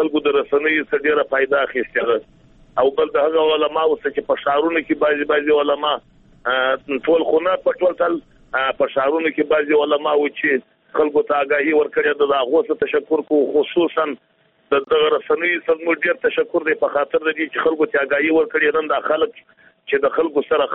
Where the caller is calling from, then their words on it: Jowzjan, Afghanistan; د جوزجان ولایت څخه مسافر په تماس کې